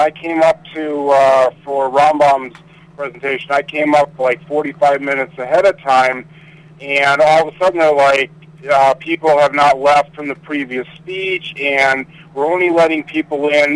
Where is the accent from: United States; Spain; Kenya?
United States; Stony Brook, New York; From Stony Brook.